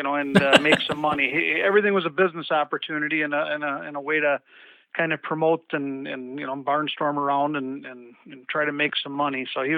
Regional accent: Superior, Wisconsin, United States; You mentioned Ole earlier, and I grew up in Superior

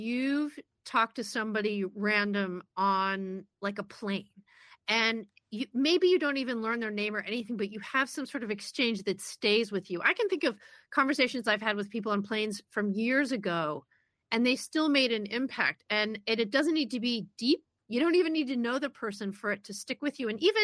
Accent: Cleveland, Ohio, United States; when I was growing up in Cleveland

